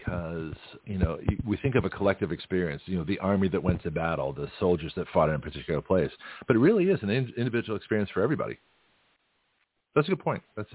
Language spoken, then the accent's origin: English; Canada; also born or lived in Australia; And so, you know, growing up in Canada and Australia, you know, we had different knowledge.